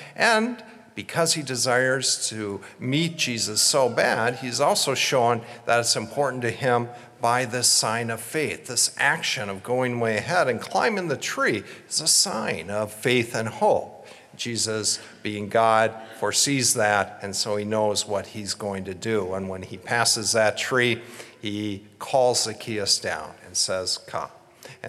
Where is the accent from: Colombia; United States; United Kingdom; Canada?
United States; Minneapolis, Minnesota; And of course, growing up in the Twin Cities, all these bands or singers from all over the country would certainly make a stop at the XL Center or the Target Center